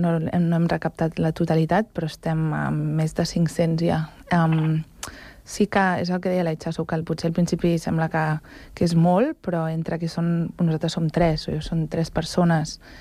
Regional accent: Sant Cugat del Vallès, Catalonia, Spain; Jo sóc de Sant Cugat

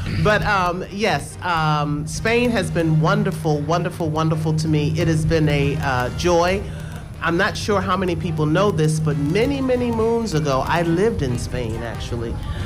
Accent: New York City, New York, United States; also born or lived in Baltimore; Yes, I was born in Baltimore, raised in Brooklyn, New York, and I've always had a thing for Europe.

